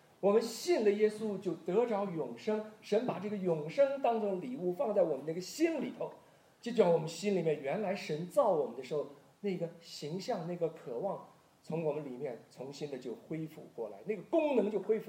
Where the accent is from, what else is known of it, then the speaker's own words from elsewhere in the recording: Taiwan; also born or lived in China; 我是生在中国大陆，小的时候父母亲呢带我们就到台湾，父亲因为工作的缘故到台湾，我呢是在台湾长大的。在台湾长大是我在16岁那一年信了耶稣